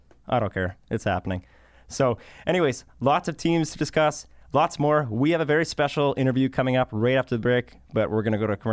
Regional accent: Toronto, Ontario, Canada; I'm from Toronto

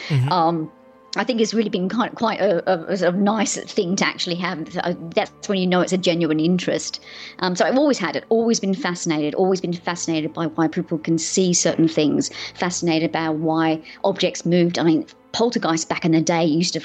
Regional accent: Sydney, New South Wales, Australia; my sister and I, growing up in Sydney in Australia

